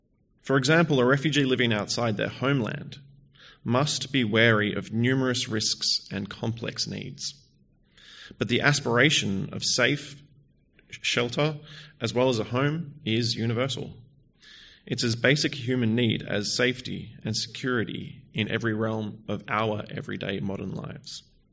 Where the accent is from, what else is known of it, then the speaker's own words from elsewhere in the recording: Perth, Western Australia, Australia; I grew up here in Perth, in Beckenham. I played basketball at Lakeside growing up, and I currently live in Darlington with my partner and our chihuahua, Barry.